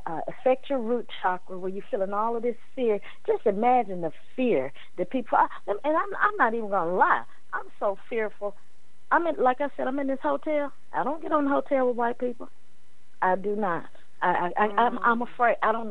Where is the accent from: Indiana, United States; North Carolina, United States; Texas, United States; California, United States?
Texas, United States; Houston; Right in Houston, my hometown, there was a woman who was having a mental episode.